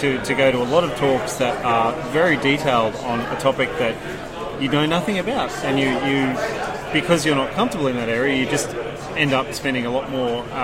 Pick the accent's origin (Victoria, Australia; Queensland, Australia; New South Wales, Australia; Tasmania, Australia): Queensland, Australia; Brisbane; I come from Brisbane, so...